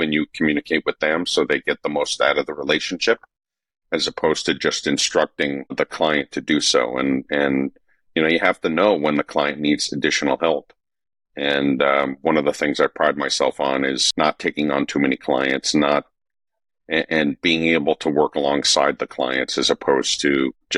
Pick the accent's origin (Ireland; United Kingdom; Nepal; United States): United States; Northeast; now in Atlanta, United States; I live in Atlanta. I've been here for 26 years. I'm originally from the Northeast. Nobody confuses me for a native Southerner.